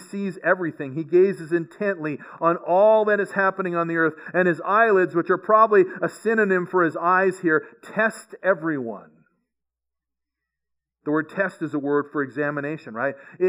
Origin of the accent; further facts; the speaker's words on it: Canada; Now, I look at this and I go, okay, Canada and my homeland, right?